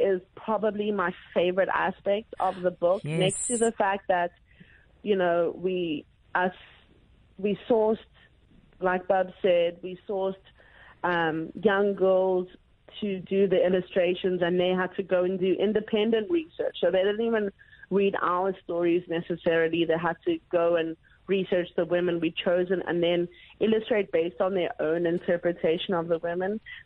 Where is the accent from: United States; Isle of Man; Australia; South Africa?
South Africa; as women, as South African women, as Black South African women, we hail from greatness.